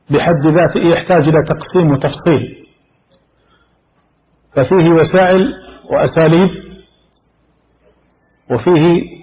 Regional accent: Saudi Arabia; بلادنا المملكة العربية السعودية

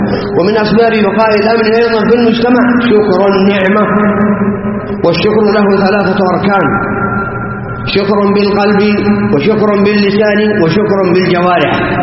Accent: Saudi Arabia

